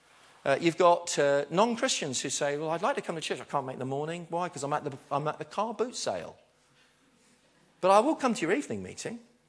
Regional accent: East of England, United Kingdom; Now, I know I come from East Anglia.

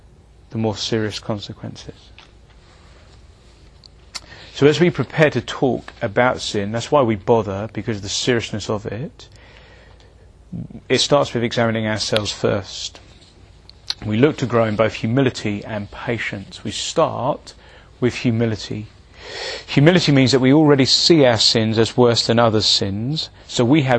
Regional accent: United Kingdom; it's impolite to talk about sin, particularly even more so as British people.

